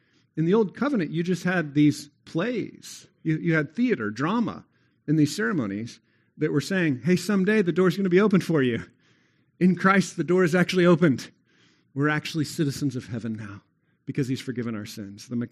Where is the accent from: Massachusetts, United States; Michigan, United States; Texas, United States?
Texas, United States; Is your lesser citizenship or your lesser identity as a Texan. I confessed that a few weeks ago, right? It's easy to take pride in being a Texan.